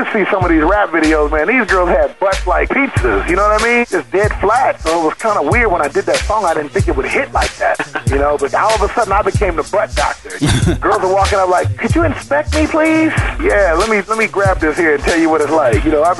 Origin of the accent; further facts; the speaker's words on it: Seattle, Washington, United States; Yeah, born and raised in Seattle, man. Out here in the North Cold Northwest.